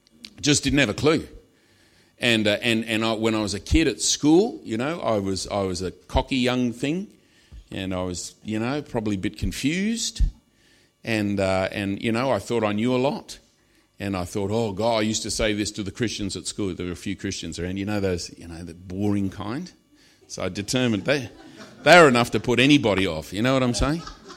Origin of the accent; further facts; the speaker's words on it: Australia; now in United Kingdom; I'm from Australia. I've been here for 16 years, and I'm staying.